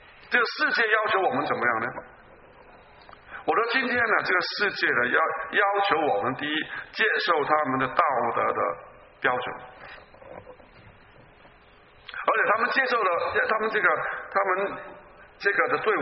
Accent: China; 我们好像我们中国人，我们拜神的时候，我们都 这些将这些食物放在这个这个祭坛那里。

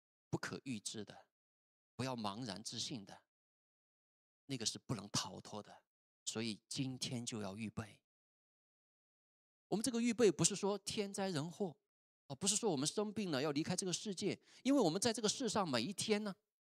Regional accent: Chongqing, China; 就像刚才我讲我老家的那个重庆的塌方，说来就来啊

